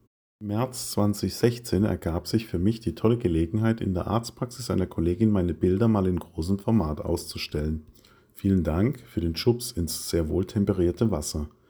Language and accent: German; Wiesloch, Baden-Württemberg, Germany; also born or lived in Mannheim; In Monnem gebohrt. Für Nicht-Mannheimer, ich wurde in Mannheim geboren. Und dann in Wiesloch, der schon von … besungenen Weltstadt mit Herz aufgewachsen